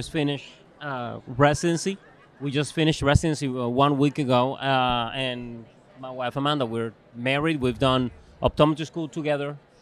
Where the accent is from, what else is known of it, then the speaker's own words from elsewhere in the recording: Cuba; English is a second language; moved away as an adult; now in United States; So when I grew up, I grew up in Cuba. I was born in Cuba, and I lived in there until I was 26 years old.